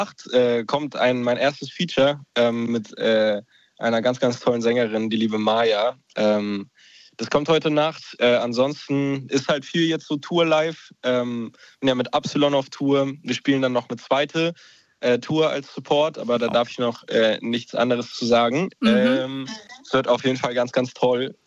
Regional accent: Saxony-Anhalt, Germany; Ich komme ja selber aus Sachsen-Anhalt, also auch aus dem Osten.

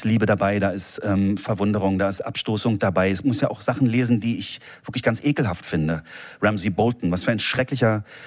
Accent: East Germany, Germany; ich bin in der DDR aufgewachsen

